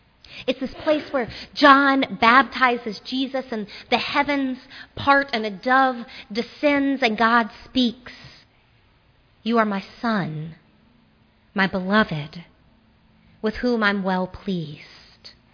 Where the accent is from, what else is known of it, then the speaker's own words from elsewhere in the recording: Shreveport, Louisiana, United States; also born or lived in Memphis / Baton Rouge; I grew up in Shreveport on the Red River, moved to Memphis on the Mississippi, then lived in Baton Rouge at another point on the Mississippi